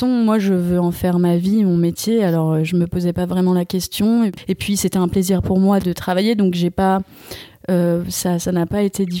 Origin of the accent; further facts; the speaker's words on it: Tarare, Auvergne-Rhône-Alpes, France; Et donc j'ai commencé à Tarare, là où j'ai grandi.